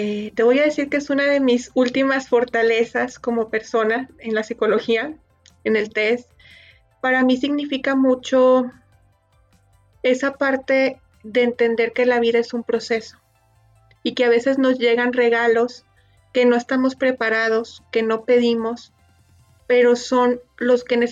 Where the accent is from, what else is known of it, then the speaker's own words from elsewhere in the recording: Monterrey, Nuevo León, Mexico; yo soy orgullosa regiomontana de Monterrey, Nuevo León, México.